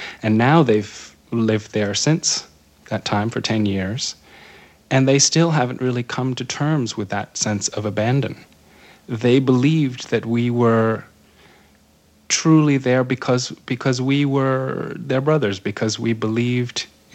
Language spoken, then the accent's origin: English; United States; they greeted me as what they saw as a fellow Muslim, but also as an American.